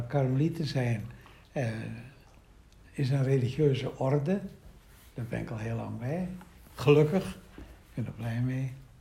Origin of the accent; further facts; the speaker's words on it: Haarlemmermeer, North Holland, Netherlands; now in Nijmegen, Netherlands; Ik kom uit de polder, de Haarlemmermeer. Dat ligt onder de vliegvelden nu waar ik geboren ben. Onder het beton van de startbanen en de landingsbanen. Aalsmeer. En nu woon ik in Nijmegen al heel erg lang.